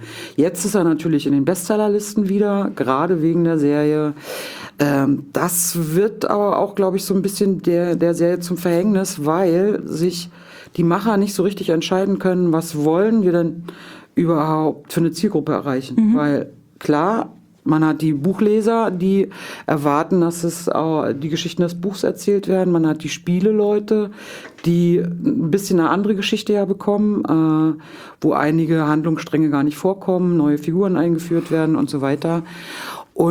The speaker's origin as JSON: {"language": "German", "region": "eastern Germany", "country": "Germany", "tie": "born or raised there", "said": "ich bin da auch im Norden Deutschlands, dicht an der polnischen Grenze groß geworden."}